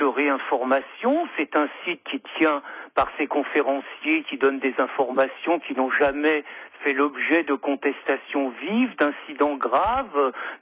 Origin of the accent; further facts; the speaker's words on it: France; moi je suis français, je suis laïque